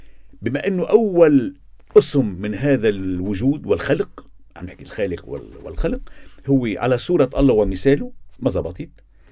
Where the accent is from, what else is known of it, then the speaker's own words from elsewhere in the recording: Lebanon; ونحن كلبنانيين